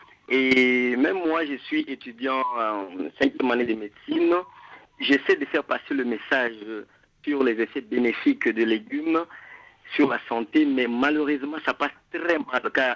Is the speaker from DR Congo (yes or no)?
yes; DR Congo; chez nous en République démocratique du Congo